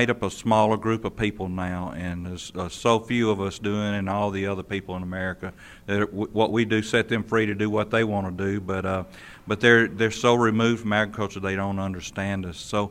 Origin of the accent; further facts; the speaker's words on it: Georgia, United States; Sure, I come from Georgia, northeastern part of Georgia, and I spent a lifetime dairying.